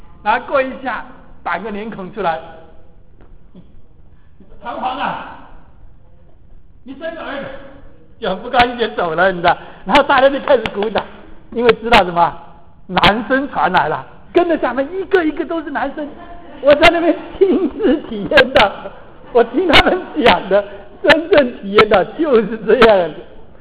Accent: Taiwan; 我们台湾人说是坐船来的

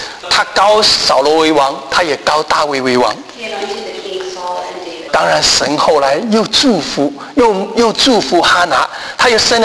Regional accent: China; also born or lived in North Carolina, United States; 在我们中国人讲，有其母必有其子啊。

